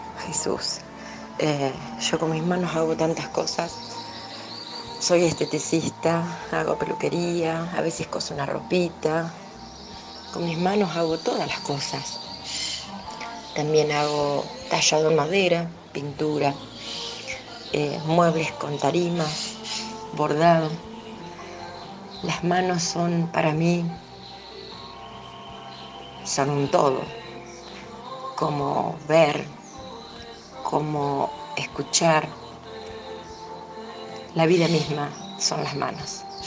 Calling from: Rufino, Santa Fe, Argentina; de Rufino

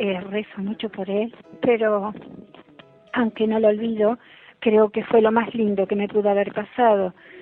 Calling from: Concordia, Entre Ríos, Argentina; de Concordia, estaba escuchando el programa del padre.

